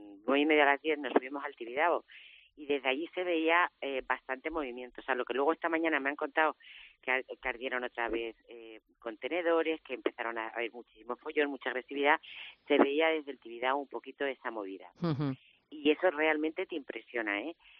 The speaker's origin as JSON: {"language": "Spanish", "country": "Spain", "said": "yo como española tenía la necesidad de venir aquí"}